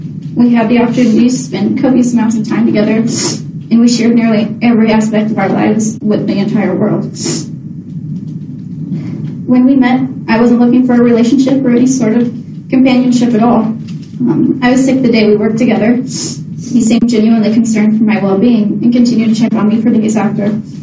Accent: Indiana, United States; now in Las Vegas, United States; My mother moved to Las Vegas with me when I came from Indiana.

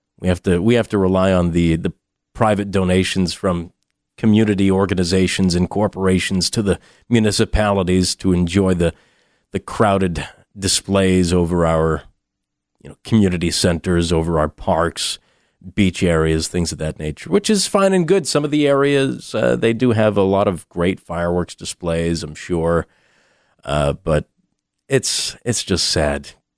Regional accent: Massachusetts, United States; You know, I always hated that growing up in Massachusetts that we didn't get any good quality fireworks.

